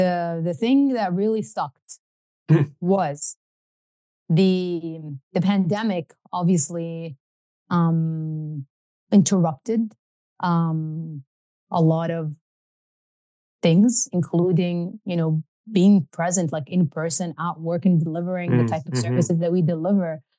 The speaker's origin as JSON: {"language": "English", "country": "Saudi Arabia", "tie": "born or raised there", "also_born_or_lived": "New York, United States", "said": "as a Saudi woman growing up in Saudi literally my whole life until I moved to New York to pursue my studies. And now, you know, I live in Saudi."}